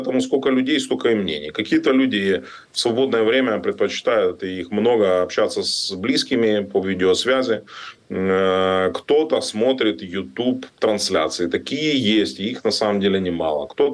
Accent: Kerch, Crimea, Ukraine; moved away; Я уроженец украинского Крыма. Родился в самой восточной точке Крыма, в городе Керчи, там, где начинается так называемый Крымский или Керченский мост. Я не видел своей родины с 2014 года.

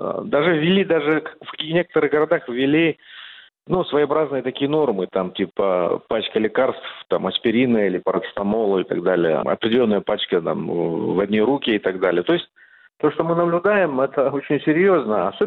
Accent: Ust-Kamenogorsk, East Kazakhstan Region, Kazakhstan; мой родной город Усть-Каменогорск

